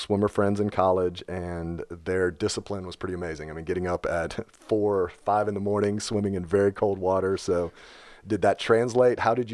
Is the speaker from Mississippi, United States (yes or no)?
no; Atlanta, Georgia, United States; I'm from Atlanta, so I was at least in the area when that happened.